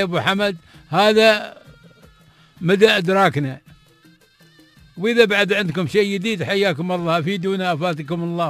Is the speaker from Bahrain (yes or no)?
yes; Bahrain; عندنا في البحرين كنا وعندنا امتحان جغرافيا